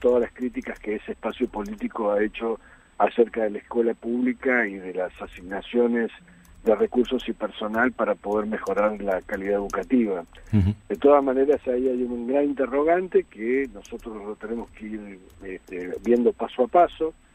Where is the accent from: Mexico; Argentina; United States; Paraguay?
Argentina; la política exprese las demandas que tenemos todos como argentinos